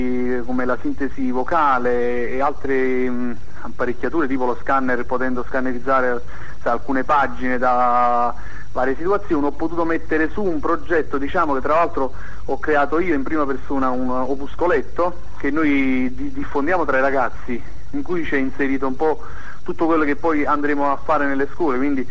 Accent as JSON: {"language": "Italian", "town": "Naples", "region": "Campania", "country": "Italy", "said": "Io praticamente sono di Napoli, la provincia di Napoli, sto qui a Quarto"}